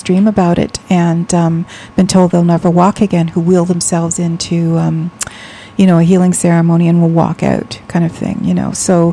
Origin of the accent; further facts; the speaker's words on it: New York City, New York, United States; born there; I was born in New York City. My parents were kind of activists during the Civil Rights era, the AIM movement, the American Indian Movement era, and they were quite active.